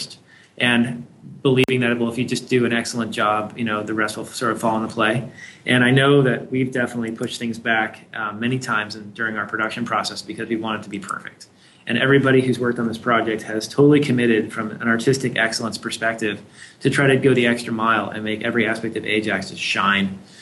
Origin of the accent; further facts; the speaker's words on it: California, United States; I mean, I grew up in the Bay Area